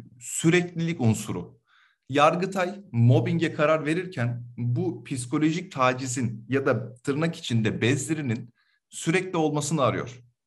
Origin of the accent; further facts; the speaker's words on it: Kocaeli, Turkey; Doğma büyüme Kocaeli'liyim. Halen Kocaeli'de yaşıyorum.